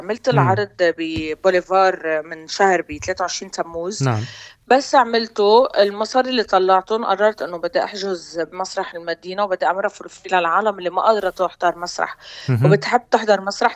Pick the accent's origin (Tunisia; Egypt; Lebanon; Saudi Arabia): Lebanon; نحن كلبنانيه